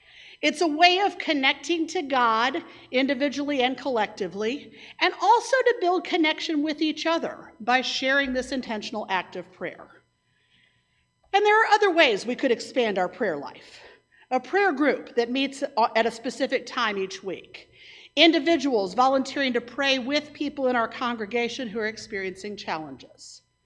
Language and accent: English; Kentucky, United States; The church I grew up in Kentucky took the bread individually to celebrate our individual relationships with Christ